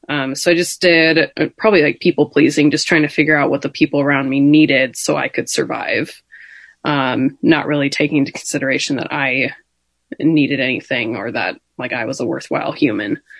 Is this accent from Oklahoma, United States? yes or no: no; Montana, United States; now in Portland, United States; I'm in Portland, Oregon right now. But I'm from Montana and I was born into a family that my parents didn't drink at all.